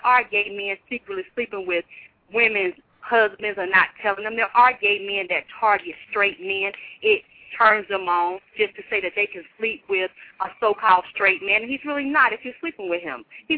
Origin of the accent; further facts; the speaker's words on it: Atlanta, Georgia, United States; Well, I'm from Atlanta, Georgia, and I grew up in a very religious home.